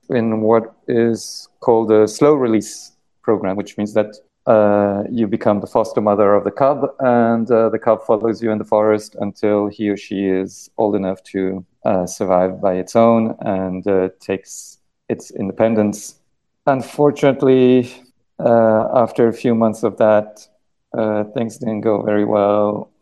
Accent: Kuala Lumpur, Malaysia; also born or lived in Singapore / United States; now in France; I grew up in Kuala Lumpur in Singapore back in the 70s and early 80s. Then I went to the States for 3 years, did a bachelor in humanities, came back to France

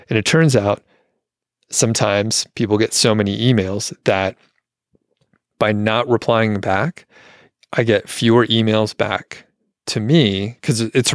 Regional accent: Atlanta, Georgia, United States; That'll be down in Atlanta. I'm from Atlanta.

